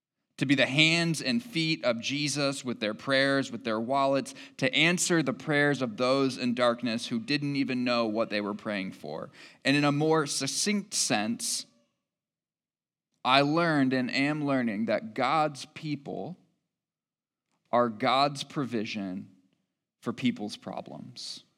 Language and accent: English; Jackson, Michigan, United States; and it was a city that was way bigger than Lacey's hometown of Mendota, Illinois, and my hometown of Jackson, Michigan.